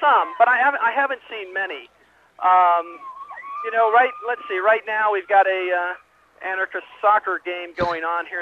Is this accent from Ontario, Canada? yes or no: no; Edmonton, Alberta, Canada; I'm from Edmonton.